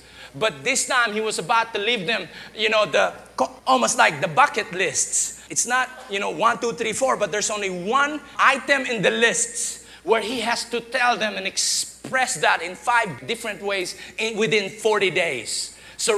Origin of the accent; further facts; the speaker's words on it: Philippines; even our history as a Filipino people, we've never had any history of aggression.